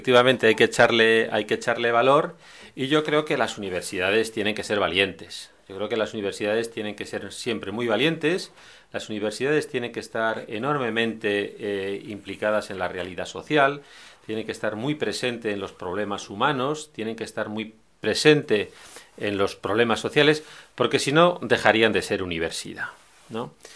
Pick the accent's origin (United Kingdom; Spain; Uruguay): Spain; yo creo que como españoles, digo, como realidad social, hay un déficit enorme